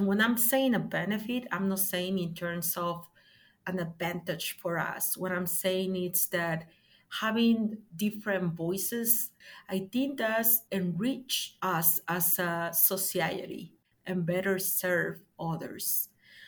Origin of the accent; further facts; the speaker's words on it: Mexico; English is a second language; now in Tucson, United States; I have two names and two last names. I'm from Mexico. I've been in Tucson in the last 18 years.